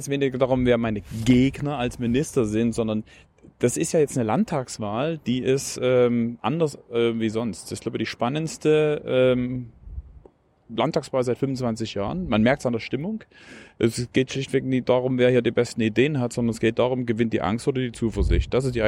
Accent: Plauen, Saxony, Germany; born there; Ich bin in Plauen im Vogtland geboren. Komm aus einer kirchlichen Familie

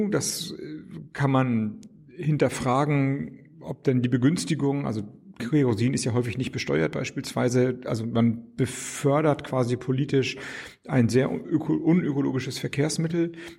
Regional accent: Schleswig-Holstein, Germany; now in Berlin, Germany; Also ich komme ja nun aus Schleswig-Holstein und brauchte in Berlin nicht noch Straßenzüge, die ruhiger sind als die Dörfer in Schleswig-Holstein.

